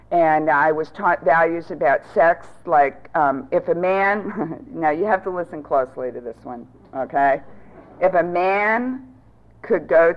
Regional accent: the South, United States; born there; However, I was born in the South, and I was born into an alcoholic family.

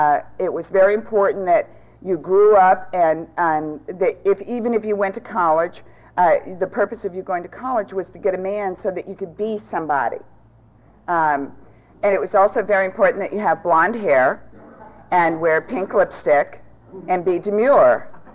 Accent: the South, United States; born there; However, I was born in the South, and I was born into an alcoholic family.

